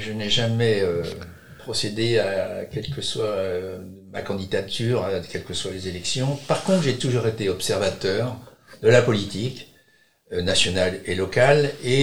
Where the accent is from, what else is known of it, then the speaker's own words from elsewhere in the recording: Troyes, Grand Est, France; moved away as an adult; now in Sarthe, France; suis arrivé en Sarthe en début 80, pour raisons professionnelles, et je suis originaire de Troyes, dans l'Aube, où j'ai vécu mon enfance, mon adolescence, mon bac, mes études en école de commerce